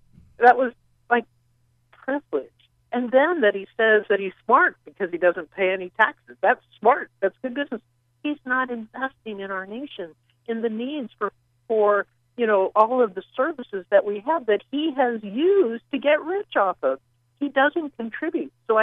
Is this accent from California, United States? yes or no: yes; Long Beach, California, United States; I grew up in Long Beach, California